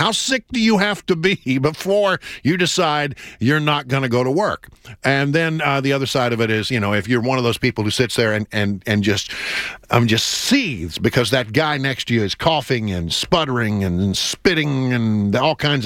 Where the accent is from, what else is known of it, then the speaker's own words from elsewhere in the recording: Texas, United States; born there; I was born in Texas, and I have a birth certificate to prove it.